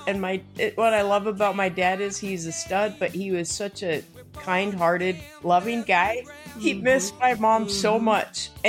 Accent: Logan, Utah, United States; That's why we grew up in Logan. My mother was from the Logan area, grew up on a farm.

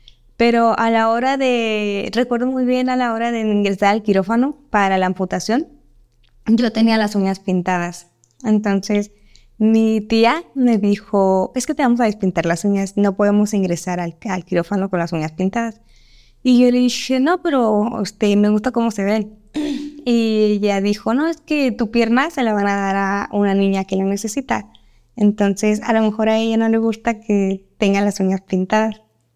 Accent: Guadalajara, Jalisco, Mexico; tengo 19 años de edad, soy de Guadalajara

